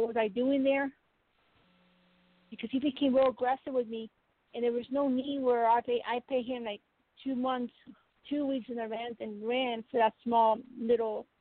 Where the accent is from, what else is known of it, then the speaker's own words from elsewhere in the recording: Colorado, United States; Colorado.